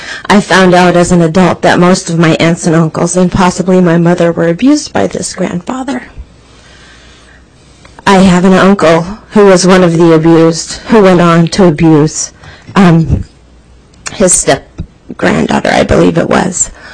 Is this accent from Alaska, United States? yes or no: yes; Fairbanks, Alaska, United States; I am from Fairbanks.